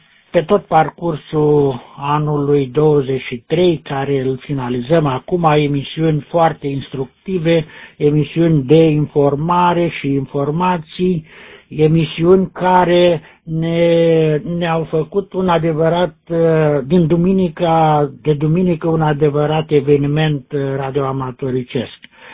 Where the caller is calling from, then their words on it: Piatra Neamț, Neamț County, Romania; de la Piatra Neamț